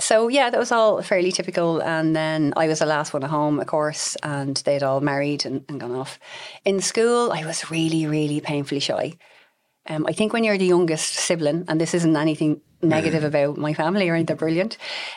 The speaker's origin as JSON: {"language": "English", "town": "Dublin", "region": "Leinster", "country": "Ireland", "tie": "born or raised there", "said": "growing up in Northside Dublin, you know, I suppose my family, we show each other we love each other by slagging each other."}